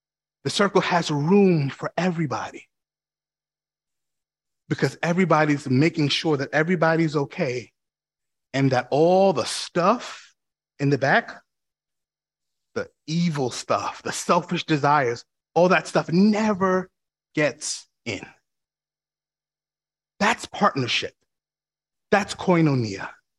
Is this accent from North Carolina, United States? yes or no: no; New York, United States; Listen, you know me. I'm from New York. I'm a straight talker.